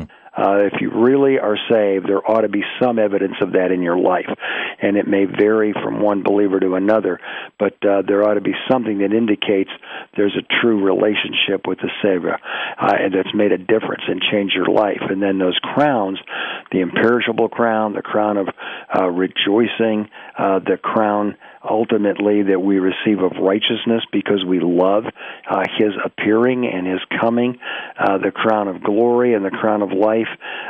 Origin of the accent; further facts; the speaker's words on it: Detroit, Michigan, United States; I grew up in Detroit in a non-Christian home. No God, no Jesus, no Bible, no church.